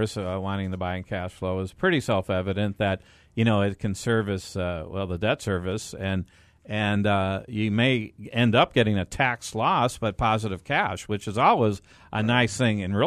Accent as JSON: {"language": "English", "region": "California", "country": "United States", "said": "I'll tell you, I'm from California, very pro-employee."}